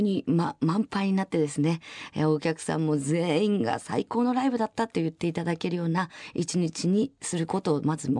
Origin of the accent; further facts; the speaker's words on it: Otawara, Tochigi, Japan; 私はこの大田原で育って生まれて、もう自分の、あの全てが、はい、大田原の空気が染み込んでいます、